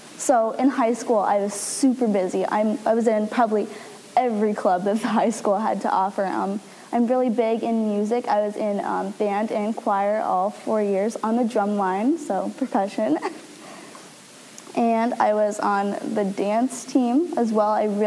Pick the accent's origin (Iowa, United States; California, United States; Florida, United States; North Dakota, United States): Iowa, United States; Kanawha; So I'm from Kanawha, Iowa, which is a really nice farm community, about 600 people, super small.